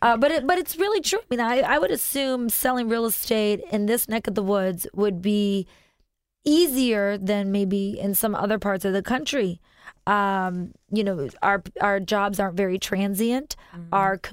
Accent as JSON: {"language": "English", "region": "Michigan", "country": "United States", "tie": "born or raised there", "said": "being that I'm from Michigan and we grew up in a very automotive type of atmosphere"}